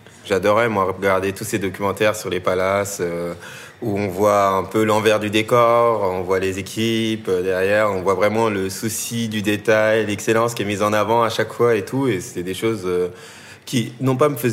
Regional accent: Tournan-en-Brie, Île-de-France, France; j'ai grandi dans le 77, en Seine-et-Marne, dans une petite ville qui s'appelle Tournon-en-Brie, donc en plein milieu de la Brie, comme le nom l'indique. Et donc j'ai grandi avec mes frères et sœurs, famille nombreuse. Je suis le sixième d'une famille de 9 enfants

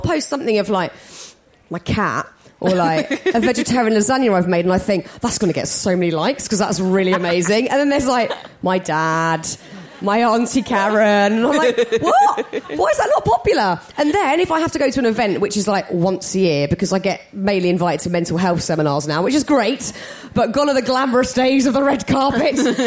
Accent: United Kingdom; Is it worse because we're British as well? We're awful at it. British people are so bad at that.

